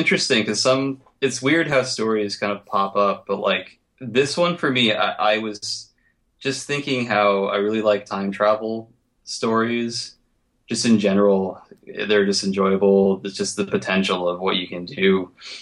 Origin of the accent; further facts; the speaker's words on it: Connecticut, United States; Where I grew up in Connecticut is would be definitely, even though it's Connecticut, is definitely pretty rural, a pretty rural area of Connecticut